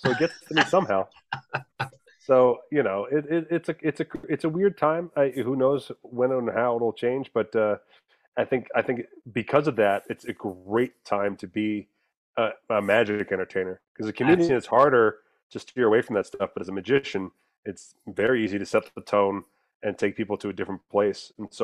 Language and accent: English; Las Vegas, Nevada, United States; I am from Vegas, so I'm billed as from Vegas